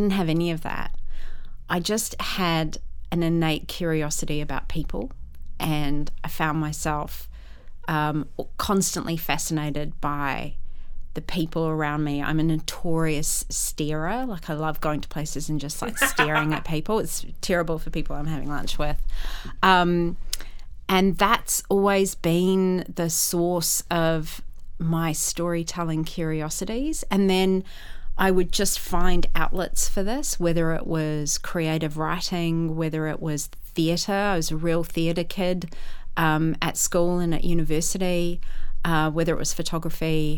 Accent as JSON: {"language": "English", "region": "Dubai", "country": "United Arab Emirates", "tie": "born or raised there", "also_born_or_lived": "Bombay, India", "said": "I grew up, Beth, in the Middle East. I was born in Bombay, and my family moved to Dubai back in the day when Dubai was like tiny. It was 400,000 people."}